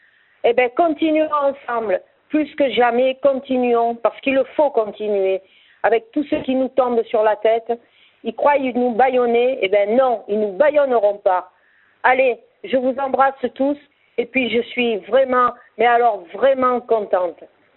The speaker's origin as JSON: {"language": "French", "region": "south of France", "country": "France", "accent": "southern", "said": "Mon accent doit me trahir. Je suis du Sud et j'ai pas les moyens de monter."}